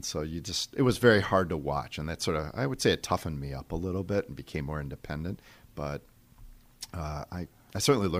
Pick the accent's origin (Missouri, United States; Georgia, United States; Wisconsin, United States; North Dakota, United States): Wisconsin, United States; Fox Point; The only thing that was interesting is I grew up in Fox Point. I grew up a minute or two from the rink that was when what is now the Jewish Community Center was university school.